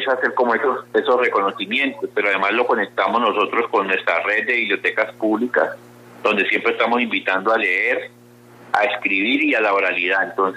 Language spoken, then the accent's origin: Spanish; Cali, Valle del Cauca, Colombia; usted seguramente como caleño tira paso, azota, baldosa, le pega bien a la rumba, porque esa es como una identidad que nos da la música